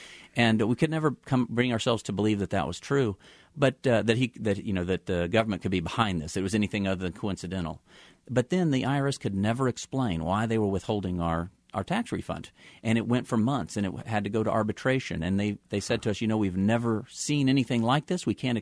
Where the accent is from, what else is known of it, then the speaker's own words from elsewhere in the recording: Lyons, Kansas, United States; I grew up in Lyons. I was driving in central Kansas one night